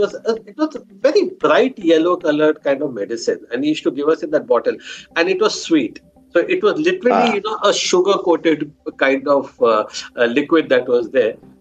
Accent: Pune, Maharashtra, India; I was born and brought up in Pune

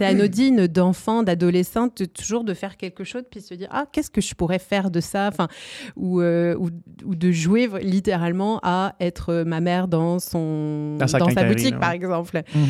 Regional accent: France; now in Canada; moi je suis arrivée au Québec, je viens de France, ça va faire 15 ans là bientôt que je suis arrivée.

